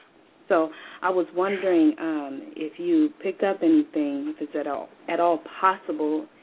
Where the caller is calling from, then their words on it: Sacramento, California, United States; I'm calling out of Sacramento, California.